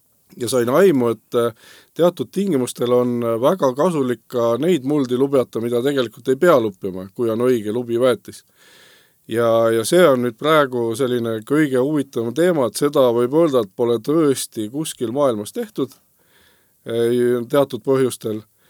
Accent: Saare County, Estonia; Ja minul muidugi ei olnud mingit tahtmist raisata oma terved suve Tartus, olles saarlane.

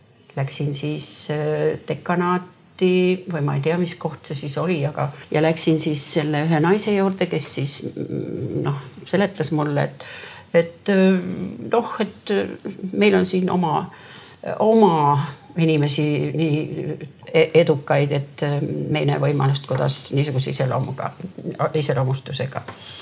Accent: Saare County, Estonia; ma olen Saaremaalt

